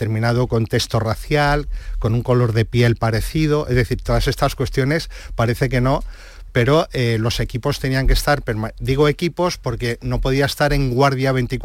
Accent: Andalusia, Spain; Estamos muy orgullosos como andaluces

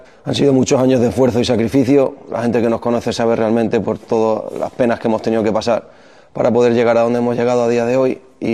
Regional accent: Coria, Extremadura, Spain; tengo 30 años, soy de Coria, pueblo de Cáceres.

